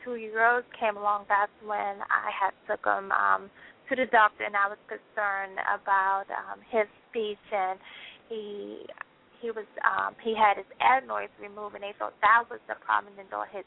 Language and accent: English; Washington, District of Columbia, United States; And growing up, I grew up in Washington, D.C.